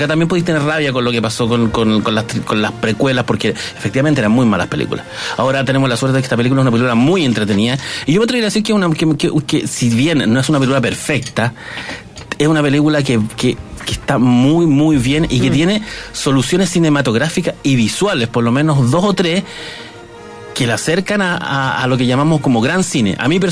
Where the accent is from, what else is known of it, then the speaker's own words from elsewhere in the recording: Victoria, Araucanía, Chile; Vivía en Victoria, y nací en Victoria, y viví hasta los 18 años en Victoria.